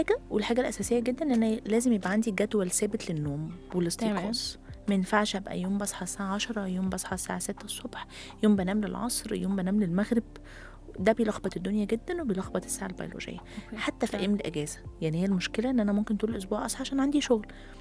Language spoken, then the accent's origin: Arabic; Egypt; خدي بالك برضو احنا كمصريين اغلبنا نمط حياتنا صعب